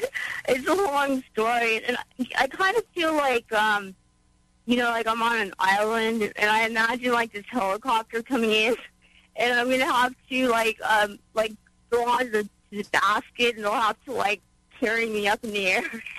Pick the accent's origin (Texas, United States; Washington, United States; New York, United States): Washington, United States; Seattle; I'm from Seattle.